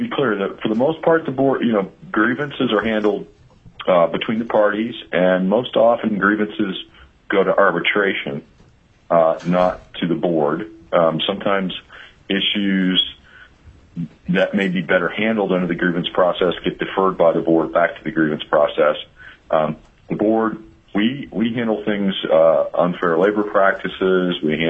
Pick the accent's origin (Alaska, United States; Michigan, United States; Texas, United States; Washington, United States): Alaska, United States; Anchorage; I'm from Anchorage, Alaska.